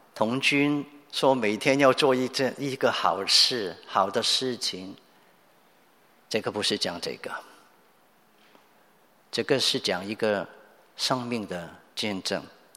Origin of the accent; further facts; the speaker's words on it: Hong Kong; 从海外来的，例如我，余传道一听到我就知道我是从香港过来，听到我的口音